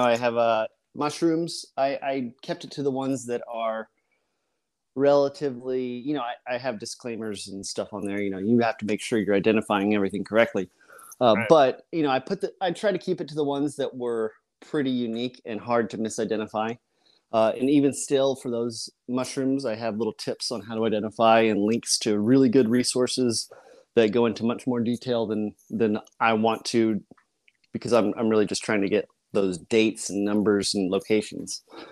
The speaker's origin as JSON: {"language": "English", "region": "Colorado", "country": "United States", "tie": "born or raised there", "said": "Yeah, I grew up in Colorado in an idyllic location"}